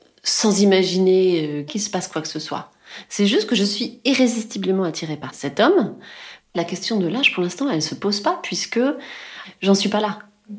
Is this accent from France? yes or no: yes; France; comme je suis française